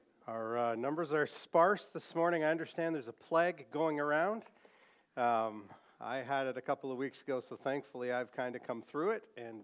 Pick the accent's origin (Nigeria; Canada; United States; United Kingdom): Canada; especially when we're from Canada, which is massive, right?